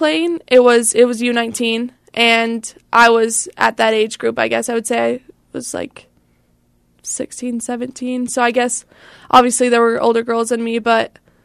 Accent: Layton, Utah, United States; So I grew up in Layton, Utah.

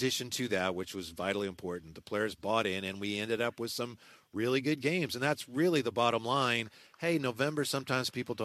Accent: Vallejo, California, United States; he's from Vallejo. I'm from Vallejo.

